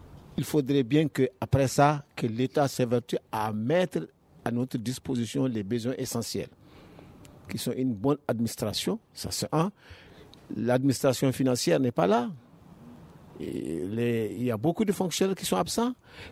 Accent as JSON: {"language": "French", "country": "Mali", "said": "nous sommes des Maliens. Nous sommes des Maliens."}